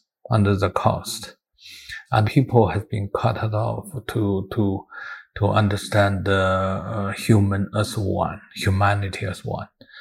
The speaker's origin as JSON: {"language": "English", "country": "China", "moved": "yes", "lives_now": "Germany", "said": "but I have experienced when I come out from China, come to Germany"}